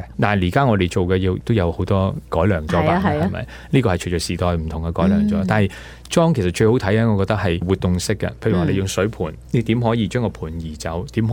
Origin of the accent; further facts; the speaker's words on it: China; 我哋中国人系以前喺农耕嘅社会度